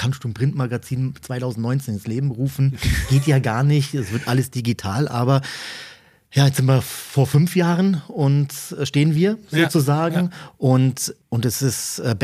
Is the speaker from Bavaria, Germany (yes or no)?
yes; Munich, Bavaria, Germany; born there; ich als gebürtiger Münchner